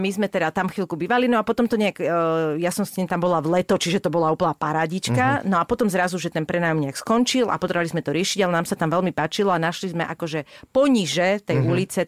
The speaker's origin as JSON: {"language": "Slovak", "town": "Bratislava", "region": "Bratislava Region", "country": "Slovakia", "said": "Mala som to šťastie, že som z Bratislavy, bývala som normálne ešte u našich"}